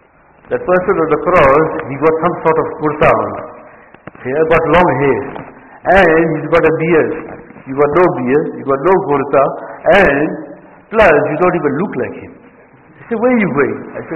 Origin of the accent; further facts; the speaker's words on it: Gauteng, South Africa; One person, because we come from Gauteng, so one person met me in the street in Gauteng